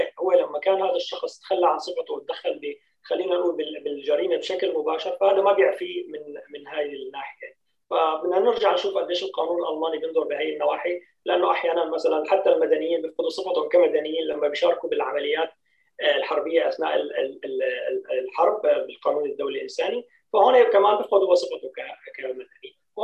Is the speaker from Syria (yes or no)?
yes; Syria; هذا دورنا نحن هلا عم نلعبه كسوريين